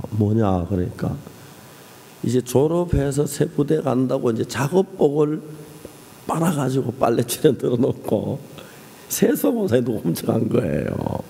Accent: Seonsan, North Gyeongsang, South Korea; 경북 선산 사람 혹시 있어? 물어봤어요. 제 고향이 선산이니까

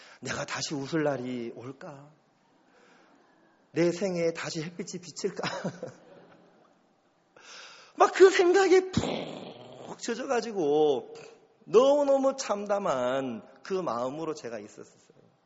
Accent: South Korea; 한국에서 왔다고

